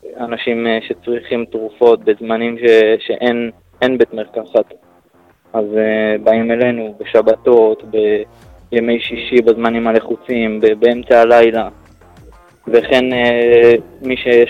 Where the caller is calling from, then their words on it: Jerusalem, Jerusalem District, Israel; מירושלים.